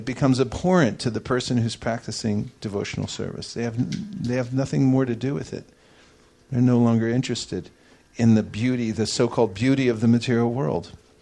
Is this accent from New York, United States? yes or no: no; San Francisco, California, United States; Well, I did. I'm from San Francisco.